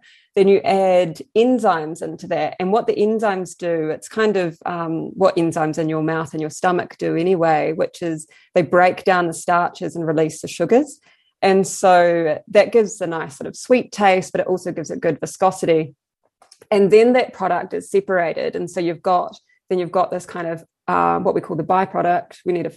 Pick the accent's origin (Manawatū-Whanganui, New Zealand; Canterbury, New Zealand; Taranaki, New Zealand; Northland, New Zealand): Taranaki, New Zealand; so I'm from Taranaki and, you know, very strong dairy ties there.